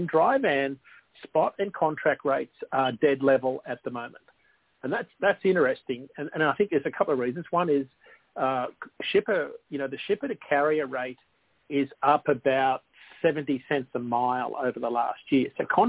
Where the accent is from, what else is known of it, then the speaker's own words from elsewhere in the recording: Australia; accent: Australian; moved away; if I spoke Australian English, you'd never understand me. So we were all taught the Queen's English in school. So when I moved here, I had to repeat myself so often